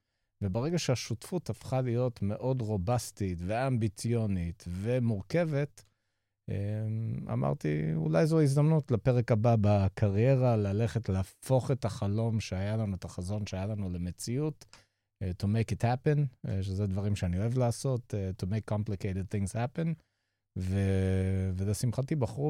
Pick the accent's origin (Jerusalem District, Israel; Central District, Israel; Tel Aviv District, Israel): Jerusalem District, Israel; Jerusalem; גדלתי בירושלים, 6 שנים בצבא